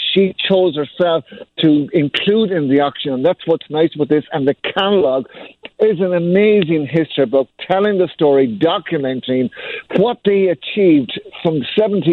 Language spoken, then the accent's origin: English; Ireland; I grew up in Ireland, Lisa.